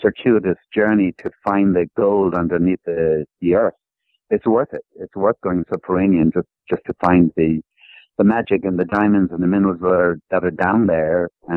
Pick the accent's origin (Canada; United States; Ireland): Ireland; Dublin, Leinster; my experience growing up in Dublin. And like Joyce, I was kind of lower middle class, and like Joyce, I was a Catholic, and like Joyce, I went to the Christian Brothers